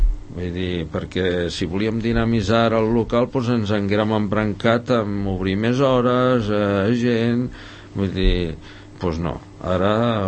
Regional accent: La Morera de Montsant, Catalonia, Spain; Nosaltres som de la Morera Montsant i a l'altra banda és el terme de Pobleda

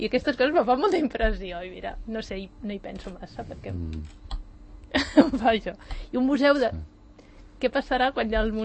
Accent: Barcelona, Catalonia, Spain; jo sóc de Barcelona

